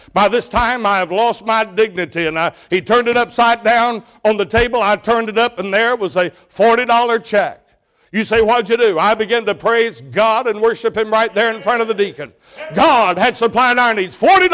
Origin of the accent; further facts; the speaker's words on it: the South, United States; I'm from the South. I'll preach at the drop of the hat and drop the hat to preach.